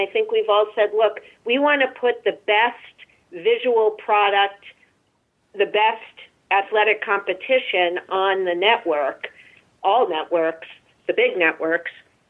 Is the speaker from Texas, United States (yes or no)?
no; Massachusetts, United States; I'm born and raised in Massachusetts. I'm a diehard Reds fan.